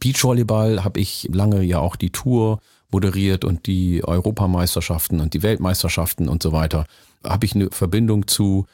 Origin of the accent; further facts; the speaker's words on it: Bremen, Germany; Ich bin aus Bremen und das empört ja viele, weil ich bin in Bremen und umzu aufgewachsen